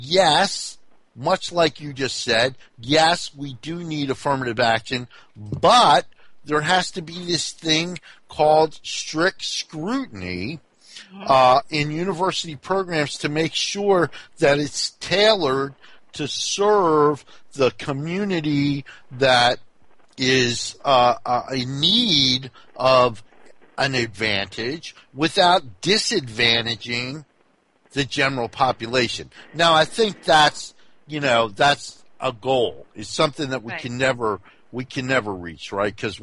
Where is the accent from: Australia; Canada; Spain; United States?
United States; New Jersey; also born or lived in Montgomery County, Maryland; I think I grew up first in North New Jersey, and then I moved to Montgomery County, Maryland. So I went from one of the nastiest inner cities in the 1960s to one of the wealthiest counties in America.